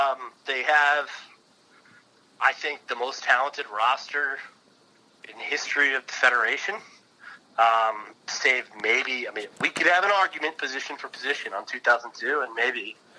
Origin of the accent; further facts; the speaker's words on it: United States; Bruce Arena, the one thing that gives as an American, I don't want to get all patriotic.